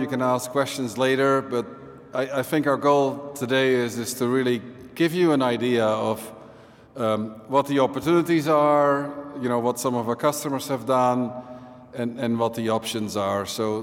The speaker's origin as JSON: {"language": "English", "country": "Netherlands", "second_language": "English", "said": "I'm from the Netherlands, let's see if this Enco thing can translate all my weird English."}